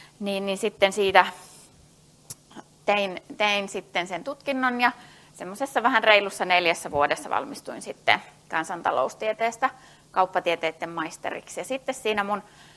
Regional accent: Jyväskylä, Central Finland, Finland; mä oon Jyväskylästä kotoisin. Mä oon kirjoittanut ylioppilaaksi tuosta Norssista.

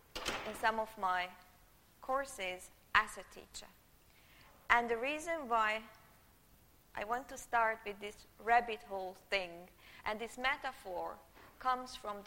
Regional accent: Hungary; English is a second language; now in Finland; I'm not a Finn. Nope. I'm from Hungary, so I'm a Hungarian in a way, yeah.

